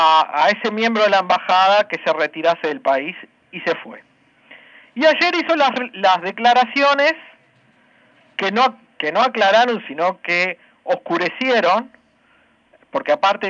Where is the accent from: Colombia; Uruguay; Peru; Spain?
Uruguay; es lo que nos pasa a los uruguayos, porque a los uruguayos, no tanto como la Argentina, acá es un país de mucha cultura política